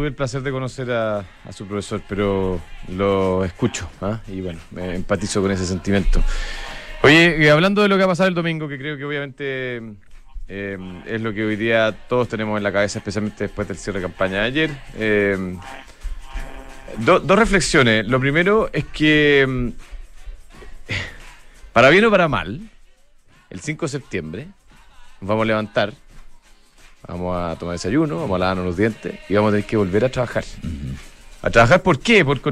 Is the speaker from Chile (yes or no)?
yes; Chile; vamos a seguir siendo chilenos, vamos a seguir viviendo en este país